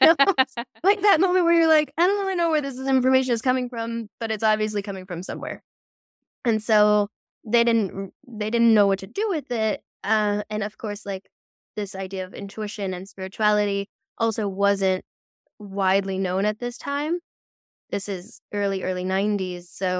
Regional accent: Netherlands; I grew up in the Netherlands, which is very practical culture

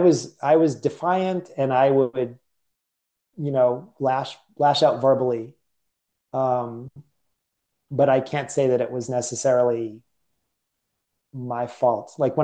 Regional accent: Medford, Massachusetts, United States; I grew up in Medford. I didn't really vibe with the kids.

